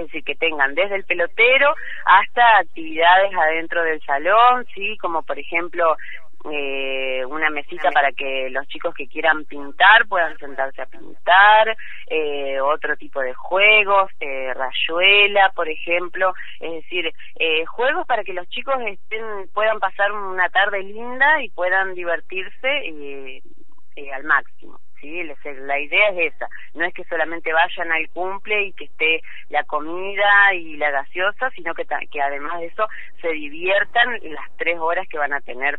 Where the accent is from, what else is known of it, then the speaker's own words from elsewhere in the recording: Aranguren, Entre Ríos, Argentina; now in Paraná, Argentina; hace muchísimos años que vivo en Paraná, pero, bueno, es mi pueblo